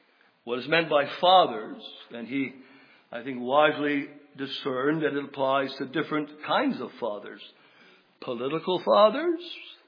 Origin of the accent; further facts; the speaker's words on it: Canada; Growing up in Canada, we went to school in the public school system, and every morning we would sing